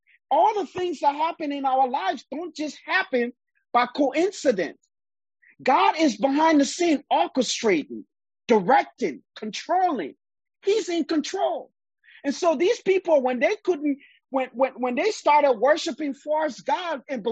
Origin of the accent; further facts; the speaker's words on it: Liberia; now in United States; I was born and brought up in Liberia, in West Africa. I came to America due to a civil war that took place in my country